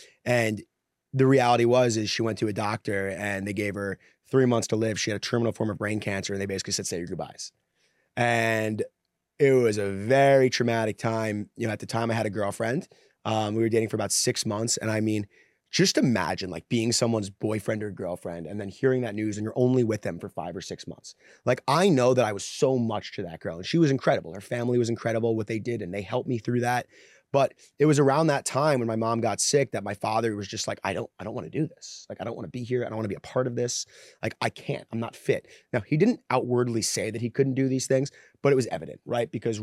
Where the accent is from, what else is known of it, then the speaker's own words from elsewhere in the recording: Long Island, New York, United States; my story is I grew up in Long Island, New York. You know, good upper class, upper middle class family. My father owned an appliance store in Brooklyn.